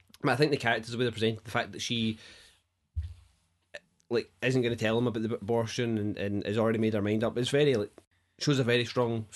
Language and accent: English; Scotland, United Kingdom; well, having only had experience of being Scottish, I can say that we have that kind of thing